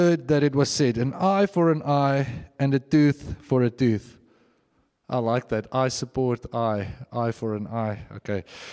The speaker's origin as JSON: {"language": "English", "town": "Bloemfontein", "region": "Free State", "country": "South Africa", "said": "I come from Bloemfontein. If you hang out there long enough, I've been slapped on both cheeks on numerous occasions."}